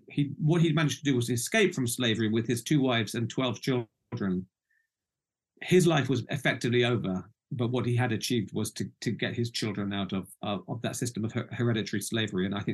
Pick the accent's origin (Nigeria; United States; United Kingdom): United Kingdom; I'm British, I come from the UK